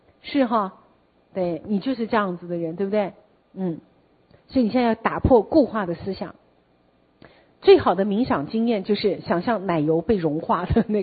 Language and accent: Chinese; Taiwan; 我们台湾人会有一个话说什么